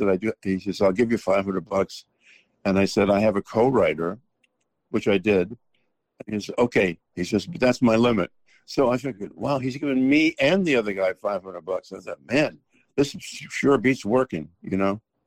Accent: New Jersey, United States; I grew up in New Jersey. I saw … on the TV

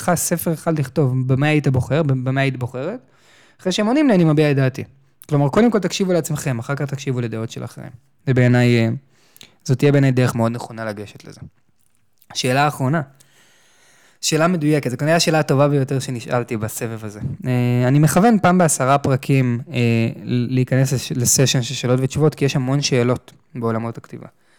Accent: Tel Aviv, Tel Aviv District, Israel; גדלתי בתל אביב, בגיל 14 הייתי נוסע באוטובוס

